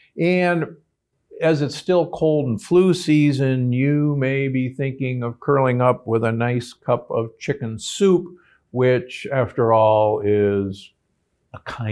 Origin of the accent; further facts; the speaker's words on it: Midwest, United States; I grew up in the Midwest, and my mother would make a pot roast once a week